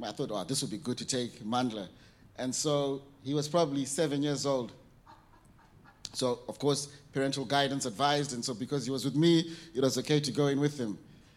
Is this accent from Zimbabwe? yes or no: yes; Zimbabwe; I had learned, growing up in Zimbabwe, we used a fork and a knife.